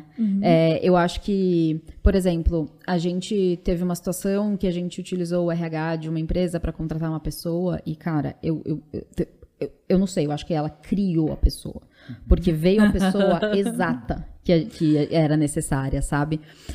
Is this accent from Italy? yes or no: yes; Italy; Eu sou italiana, né?